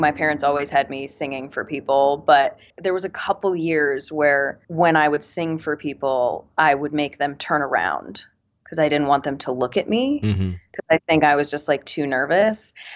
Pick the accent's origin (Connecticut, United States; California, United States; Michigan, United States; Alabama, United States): Connecticut, United States; Yes, I'm from Connecticut.